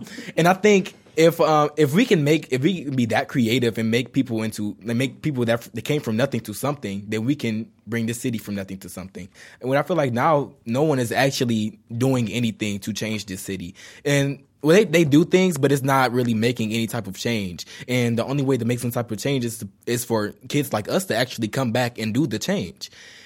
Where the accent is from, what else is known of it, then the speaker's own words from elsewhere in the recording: Detroit, Michigan, United States; now in Southfield, United States; I'm a debater, and I live in Southfield. I grew up in Detroit.